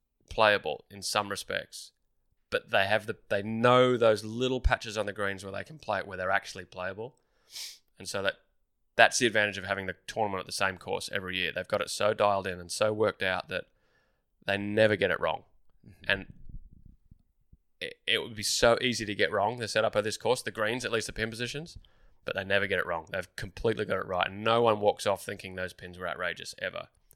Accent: Melbourne, Victoria, Australia; Like that's growing up in Melbourne.

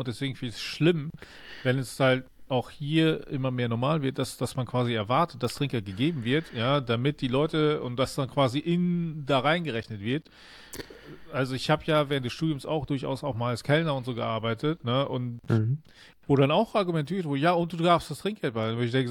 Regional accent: Germany; Ich bin Deutscher, ich muss Regeln haben.

